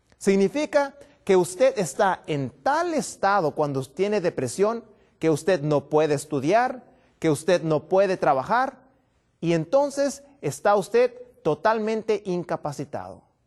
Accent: Baja California, Mexico; vengo desde Baja California

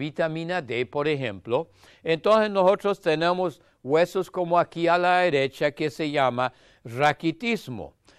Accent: Germany; Spanish is a second language; En Alemania, donde yo nací y me eduqué, en mi país de origen, en Alemania

